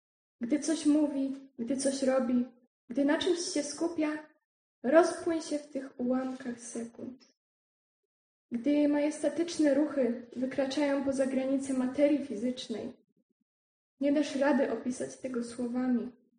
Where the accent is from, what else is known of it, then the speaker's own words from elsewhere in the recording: Kalety, Silesian Voivodeship, Poland; przyjechałam z Kalet w województwie śląskim.